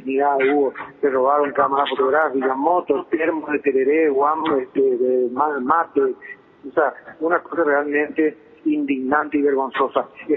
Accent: Asunción, Paraguay; soy de Asunción, de la capital, ¿verdad? Pero, y esto, bueno, como sabes, está a 300 kilómetros.

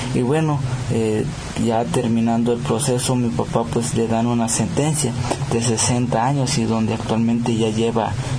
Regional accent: Chiapas, Mexico; first language Tzotzil; Spanish is a second language; soy del Estado de Chiapas y nuestra lengua es tzotzil.

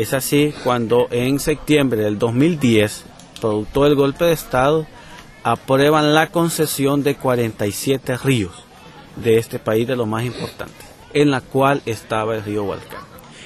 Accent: San Francisco, Lempira, Honduras; que transmitimos allá desde mi pueblo en San Francisco Lempira.

